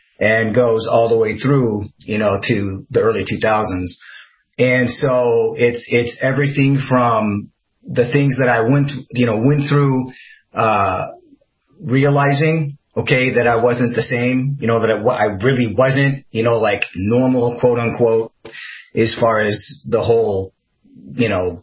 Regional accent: Midwest, United States; I mean, I grew up in the Midwest, you know.

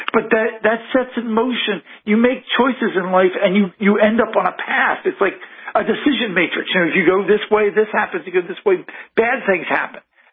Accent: Baltimore, Maryland, United States; You know, I'm from Baltimore. The city, a lot of the city burned.

